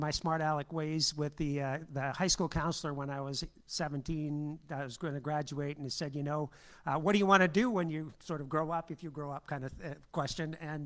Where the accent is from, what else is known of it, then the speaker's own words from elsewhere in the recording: Julian, California, United States; also born or lived in Minnesota; So first of all, I'm from Julian, and my parents moved here from Minnesota in 1969. I was 12. My dad was a farmer, and it was economically not a viable option